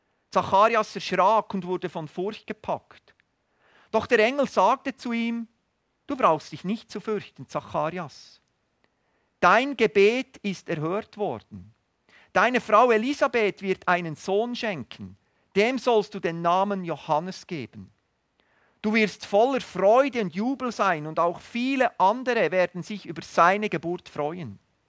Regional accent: Switzerland; Gerade bei uns im Westen, wir modernen Schweizer, auch als Christen sind wir so stark auf die sichtbare Welt fokussiert

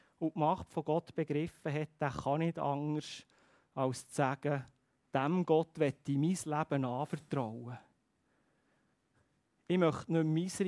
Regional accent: Switzerland; Vielleicht sind wir Schweizer auch nicht ganz der Typ

